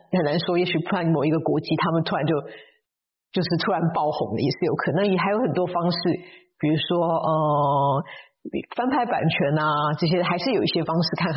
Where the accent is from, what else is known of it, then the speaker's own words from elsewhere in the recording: Taiwan; 我出生在台湾，然后我在台湾念。嗯我小学的时候有就是念台湾有一点特殊班